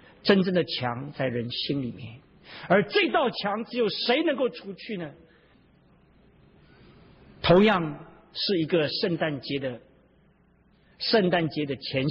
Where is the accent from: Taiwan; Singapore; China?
China; moved away as an adult; 我想说，我在这个长城的背后出生长大工作，如今好像一只鸟从笼子里面飞出来了